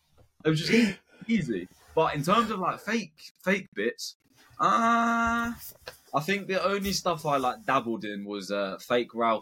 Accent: East of England, United Kingdom; So I'm from Hertfordshire, more accurately, as Wellington City. So a lot of people, when I speak, people think I'm posh. And I look at them, I'm going, what? No chance. So I'm just outside of London.

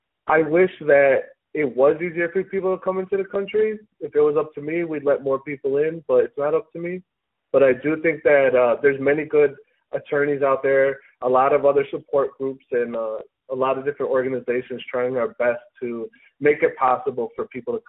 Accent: Chicago, Illinois, United States; now in San Diego, United States; I mean, I'm from Chicago, so I grew up with a lot of Hispanic influences around me, a lot of African-Americans and white people, not so many Asian people per se, in my opinion. But here in San Diego

